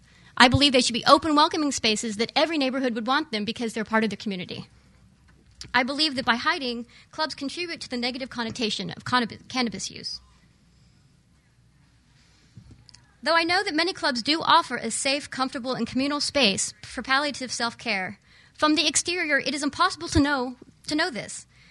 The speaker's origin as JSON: {"language": "English", "region": "Oklahoma", "country": "United States", "tie": "born or raised there", "said": "I've known about pot since I was a little girl. I grew up in Oklahoma."}